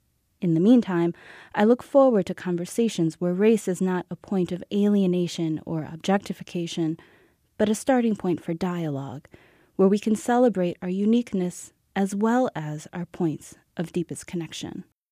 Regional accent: Oshkosh, Wisconsin, United States; Growing up in Oshkosh was ideal in many ways.

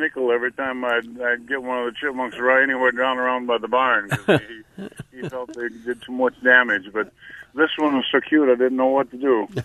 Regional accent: Sioux Creek Township, Wisconsin, United States; I'm born and raised in Sioux Creek Township in Barron County, and my father was a farmer

